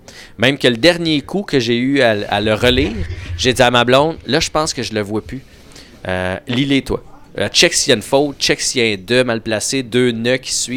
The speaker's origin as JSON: {"language": "French", "town": "Maskinongé", "region": "Quebec", "country": "Canada", "tie": "born or raised there", "said": "En plus que c'était à Louisville, dans mon patelin. Moi, j'ai grandi à Masquinongé."}